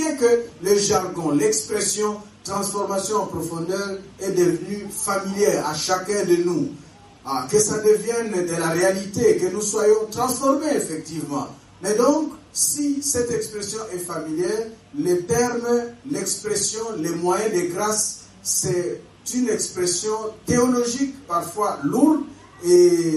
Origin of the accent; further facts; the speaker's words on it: DR Congo; Je suis de la République démocratique du Congo.